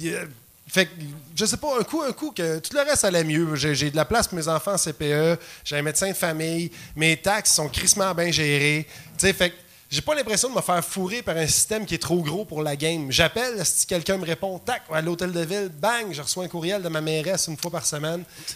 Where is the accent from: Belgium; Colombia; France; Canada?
Canada; Montreal, Quebec; Quand je suis parti de Montréal vers la banlieue, moi, j'étais un exilé montréalais. J'habitais longtemps à Hochelaga. J'habitais sur le plateau pendant un bout de temps.